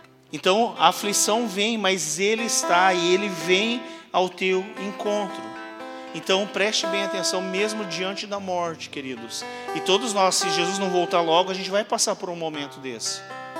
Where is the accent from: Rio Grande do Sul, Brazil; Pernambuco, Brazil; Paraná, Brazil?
Paraná, Brazil; Eu sou lá do interior do Paraná, e quando eu era criança